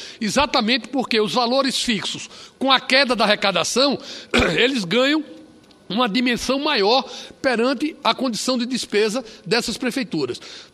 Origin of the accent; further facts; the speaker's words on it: Roraima, Brazil; o município de Alto Alegre, lá no meu estado de Roraima